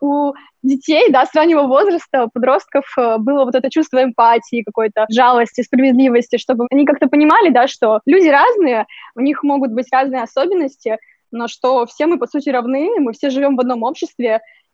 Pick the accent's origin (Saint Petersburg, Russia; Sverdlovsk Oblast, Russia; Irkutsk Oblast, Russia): Sverdlovsk Oblast, Russia; Yekaterinburg; accent: Yekaterinburg; also born or lived in Moscow; now in United States; Я сейчас последние полгода живу в Америке и чувствую, что мой московский говор, вернее, не говор, а московская речь, она канула в лету и вернулся назад в екатеринбургский говор.